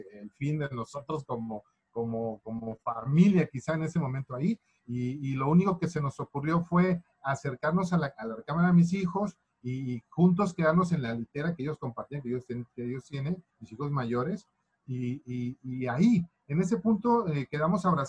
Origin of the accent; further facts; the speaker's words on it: Santo Domingo Tehuantepec, Oaxaca, Mexico; soy arquitecto de profesión, trabajo aquí en mi ciudad natal, soy originario de Santo Domingo, Tehuantepec, en el Istmo de Oaxaca.